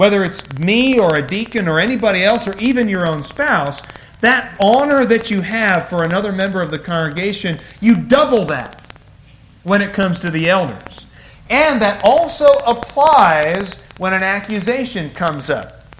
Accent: United States; I'm an American just like you.

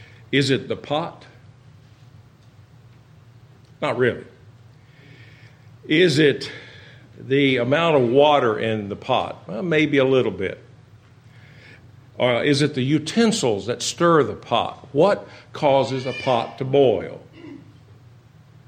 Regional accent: Kentucky, United States; I'm from Kentucky, so I you know, me talking Greek, you may think I'm talking Greek already.

